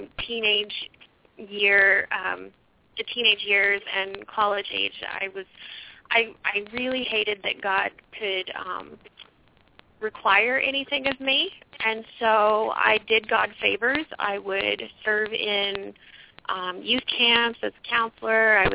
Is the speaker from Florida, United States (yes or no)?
no; Arkansas, United States; now in New York, United States; born and raised in Arkansas. I skipped around the country a bit after college. And now I live in New York with my husband, Paul.